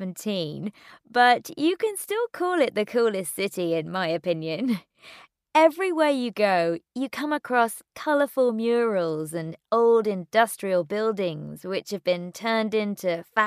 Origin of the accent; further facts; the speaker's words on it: London, United Kingdom; now in Bristol, United Kingdom; I couldn't get used to it at first because I came from London, where no one ever speaks to you. When I first moved to Bristol, I'd feel uncomfortable if a stranger talked to me in the street.